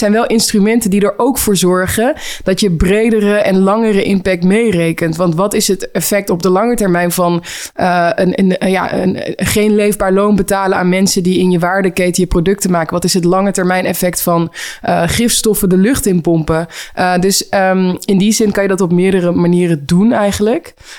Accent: Helmond, North Brabant, Netherlands; accent: Brabant; Ik kom uit Helmond. Dat is in Zuidoost-Brabant. Uit Brabant, inderdaad. Ja. Ik had vroeger een Brabantse accent dan nu.

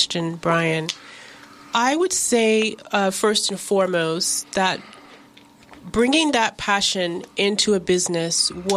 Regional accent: Lagos, Nigeria; to bring some of that beauty back to my hometown. And that is how Pure Lagos was born.

